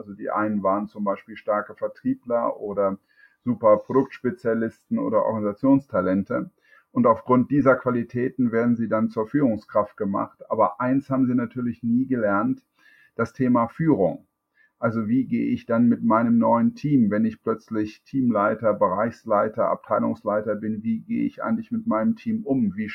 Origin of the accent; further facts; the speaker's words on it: Düsseldorf, North Rhine-Westphalia, Germany; Bin ja gebürtiger Düsseldorfer und wohne in der Nähe jetzt von Mönchengladbach.